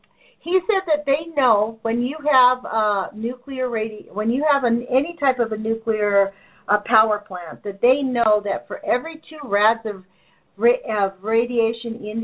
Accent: West Coast, United States; I'm from the West Coast and out here we're a little bit radical, I think.

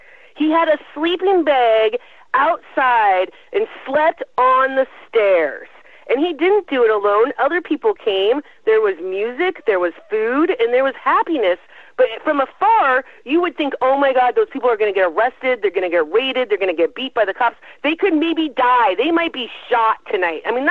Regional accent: Tri-Cities, United States; at least for me growing up in the Tri-Cities.

